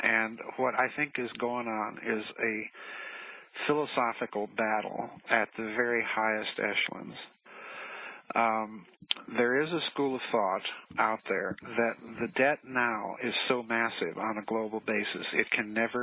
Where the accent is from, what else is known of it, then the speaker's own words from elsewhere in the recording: Midwest, United States; I'm from the Midwest. And, you know, I've driven all over the Midwest from Texas to Wyoming and Montana and so on and so forth.